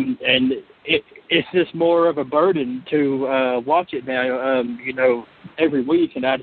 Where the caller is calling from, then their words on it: Glasgow, Kentucky, United States; Glasgow, Kentucky.